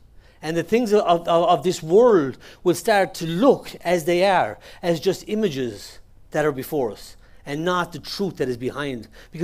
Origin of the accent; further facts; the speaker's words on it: Ireland; accent: Irish; when I first came to the Lord as an Irish person, and I don't want to paint every Irish person with this brush, but majority of us, it flows very well with our accent and with our speech